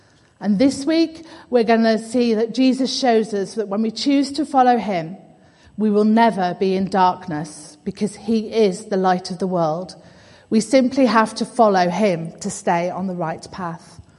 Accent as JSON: {"language": "English", "town": "Scunthorpe", "region": "Yorkshire and the Humber", "country": "United Kingdom", "tie": "born or raised there", "said": "As some of you know, I'm from North Lincolnshire. My hometown is Scunthorpe."}